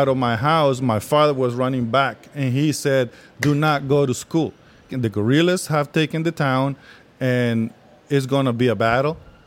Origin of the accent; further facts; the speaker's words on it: San Marcos, San Salvador, El Salvador; I was born in 1963 in San Salvador, and I grew up in the town of San Marcos.